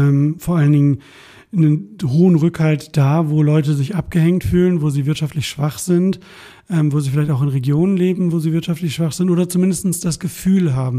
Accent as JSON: {"language": "German", "region": "North Rhine-Westphalia", "country": "Germany", "tie": "born or raised there", "said": "aus dem Ruhrgebiet, wo ich aufgewachsen bin"}